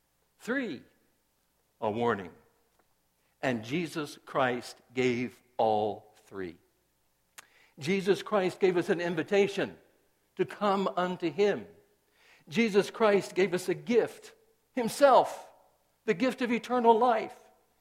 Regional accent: Rockingham, North Carolina, United States; When I was a child growing up in Rockingham, North Carolina, I was a good Presbyterian. I was born into a Presbyterian family.

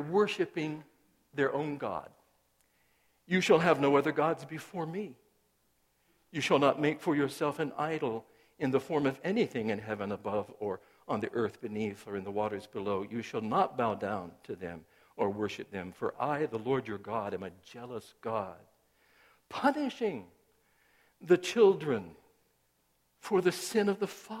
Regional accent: Rockingham, North Carolina, United States; When I was a child growing up in Rockingham, North Carolina, I was a good Presbyterian. I was born into a Presbyterian family.

